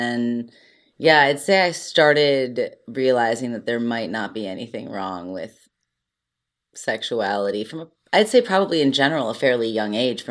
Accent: Cleveland, Ohio, United States; Oh yeah, everybody who follows me, if you do, I'm from Cleveland.

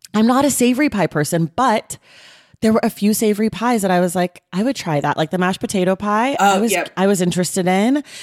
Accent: California, United States; it's my state pie and because I do love artichoke because I'm a Californian.

